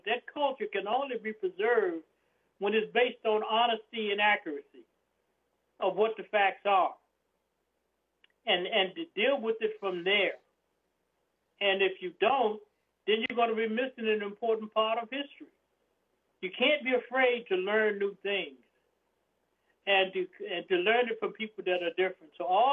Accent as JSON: {"language": "English", "region": "the South", "country": "United States", "said": "I mean, I'm a Southerner too, but I see history differently than maybe a white person would"}